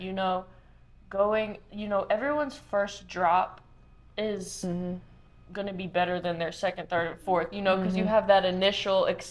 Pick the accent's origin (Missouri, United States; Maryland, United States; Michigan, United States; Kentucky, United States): Missouri, United States; St. Louis; now in Memphis, United States; I'm from St. Louis, Missouri. Mm-hmm. I've lived in Memphis for 3 years now.